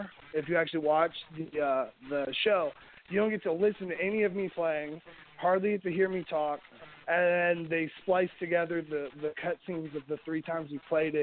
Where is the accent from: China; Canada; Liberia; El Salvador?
Canada; Vancouver, British Columbia; now in Portland, United States; we got to do a show locally up here in Portland. I'm from Vancouver, though.